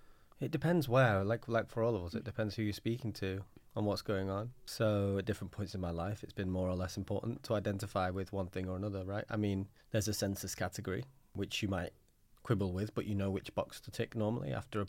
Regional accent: Manchester, North West England, United Kingdom; Lots of my friends where I'm from in Manchester are kind of, you know, similar to me.

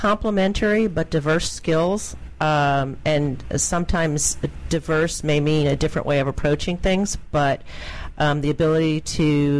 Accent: Massachusetts, United States; Originally from here, but grew up in Boston, outside of Boston, Massachusetts.

